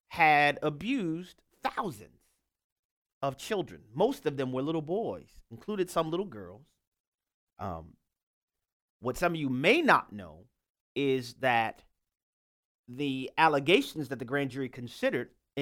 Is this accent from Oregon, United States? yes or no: no; New Orleans, Louisiana, United States; Most of you know I grew up in New Orleans, Louisiana, which is a heavily Catholic city.